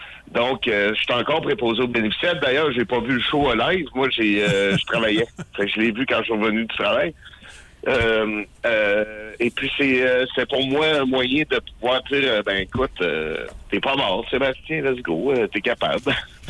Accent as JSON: {"language": "French", "town": "Roberval", "region": "Quebec", "country": "Canada", "said": "Parce que moi, je suis de Robertval au départ."}